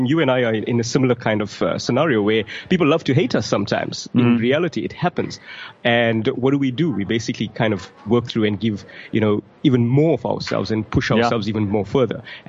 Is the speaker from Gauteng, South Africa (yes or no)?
no; Middelburg, Mpumalanga, South Africa; Middelburg and Mpumalanga.